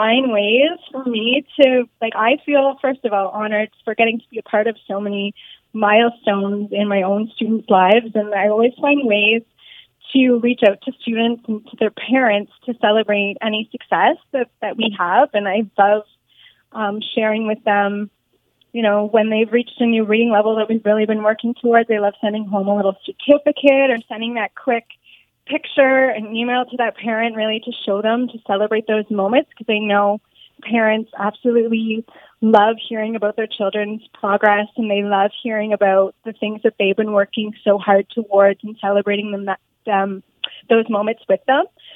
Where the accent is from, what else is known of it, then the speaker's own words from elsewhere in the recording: Norfolk, Ontario, Canada; I grew up in Norfolk, and then I went off to school for teaching at Brock University, and then I came back home to Norfolk